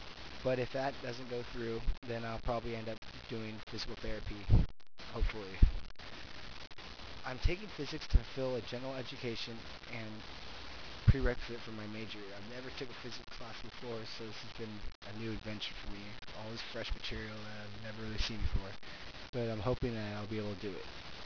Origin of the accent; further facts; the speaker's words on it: San Jose, California, United States; I am from San Jose, California, which is in the San Francisco Bay Area. And although I go to school down here in Southern California, I always claim Northern California is my hometown.